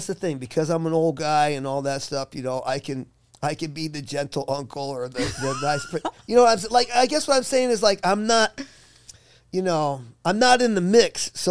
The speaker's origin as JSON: {"language": "English", "region": "Michigan", "country": "United States", "tie": "born or raised there", "said": "like, I was raised in Michigan."}